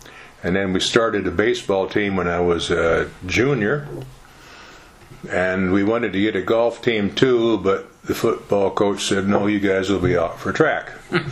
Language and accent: English; Manning, Iowa, United States; Well, I was born and raised in Manning, Iowa. It's about 80 miles west of Des Moines, and about 1,500 people, about the same size Farley is or Epworth